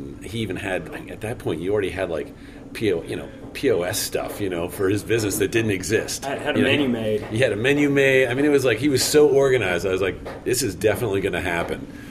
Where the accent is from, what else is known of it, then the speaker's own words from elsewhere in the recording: New York, United States; now in Vermont, United States; it was a great way for me, being a New Yorker and moving to Vermont.